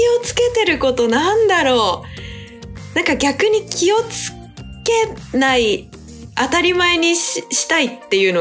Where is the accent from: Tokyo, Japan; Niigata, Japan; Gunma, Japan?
Tokyo, Japan; 私東京ですね、多摩地区っていうちょっとまあ田舎の方の東京と。